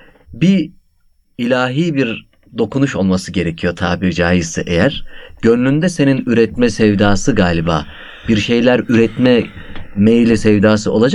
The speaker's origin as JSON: {"language": "Turkish", "region": "Niğde", "country": "Turkey", "tie": "born or raised there", "lives_now": "Istanbul, Turkey", "said": "ben burada doğdum büyüdüm. Yani Niğde'de doğdum büyüdüm. İstanbul'da kültür başkentinde 8-10 yıldır ikamet ediyorum."}